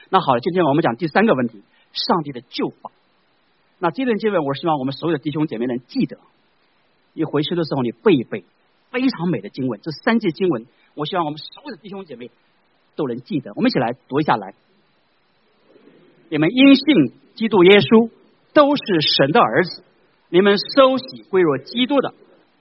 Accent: China; 因为在古代弟兄姐妹跟我们中国人古代一样，男尊女卑

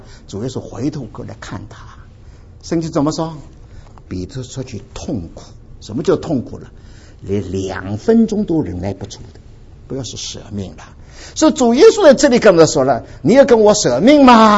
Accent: Dinghai, Zhejiang, China; 小的时候住在定海哈，也是很那个乡间的一个城市，常常听见鸡叫的了。

